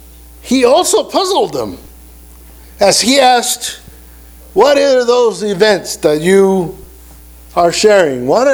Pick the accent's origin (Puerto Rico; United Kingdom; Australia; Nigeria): Puerto Rico; I was raised in Puerto Rico, and Puerto Rico was 98% Catholic.